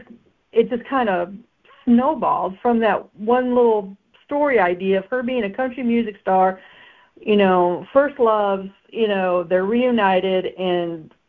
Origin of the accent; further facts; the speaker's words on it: New York, United States; I grew up in a town of only 2,000 people.